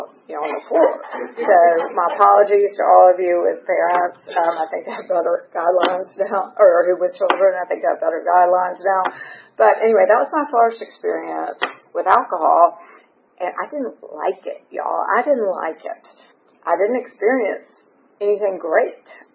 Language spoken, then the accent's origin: English; Charleston, South Carolina, United States; also born or lived in Washington, D.C.; I was born on September 22nd, 1972, don't really like saying that part, in Washington, D.C. And we moved to Charleston, South Carolina when I was about 2 years old.